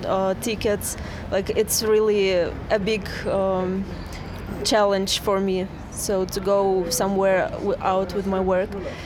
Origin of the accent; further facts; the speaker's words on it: Saint Petersburg, Russia; I am from Russia, St. Petersburg.